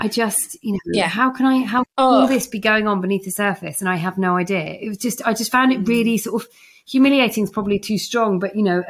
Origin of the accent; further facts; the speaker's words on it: England, United Kingdom; we're so English that we don't want to make a fuss.